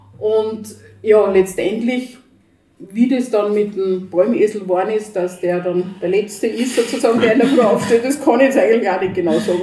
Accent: Lower Austria, Austria; Die Palmbuschen, wie bei uns daheim in Niederösterreich, hat man dann oben

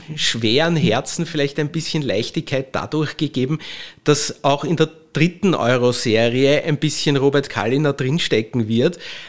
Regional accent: Austria; als Österreicher

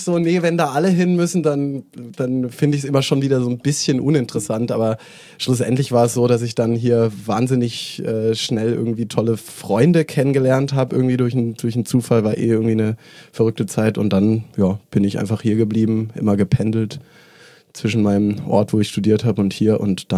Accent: Southern Germany, Germany; Gebürtig, Süddeutschland, aufgewachsen am Bodensee. Mhm. Dann ja, viel unterwegs gewesen, Praktika, Studium. War in Mainz, in Stuttgart, in Mannheim, in London habe ich auch mal kurz irgendwie ein halbes Jährchen studiert

